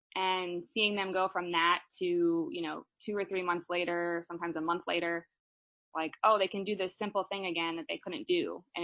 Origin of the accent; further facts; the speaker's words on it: Pittsburgh, Pennsylvania, United States; because I've always loved traveling, and I grew up in Pittsburgh, but I always felt pulled to so many different places.